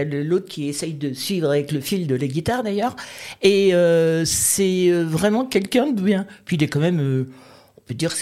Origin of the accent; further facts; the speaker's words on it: Paris, Île-de-France, France; accent: Parisian; parce que moi je suis une Parisienne avec un accent parisien.